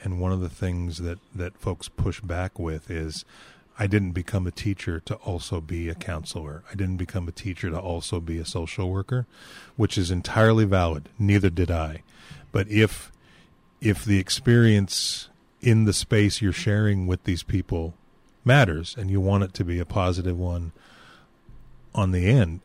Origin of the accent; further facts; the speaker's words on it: Spokane, Washington, United States; I don't know if it helps or hurts that I grew up in Spokane.